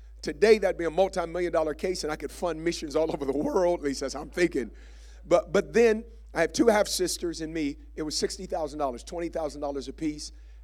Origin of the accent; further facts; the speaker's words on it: Oakland, California, United States; I never did any kind of drugs growing up in Oakland, which is an anomaly because everyone I grew up with did.